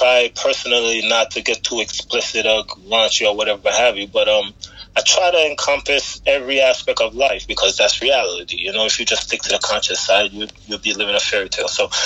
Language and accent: English; New York, United States; born there; Well, I'm born in New York, but my family's from Jamaica. I'm a first generation New Yorker, as they would say in my family.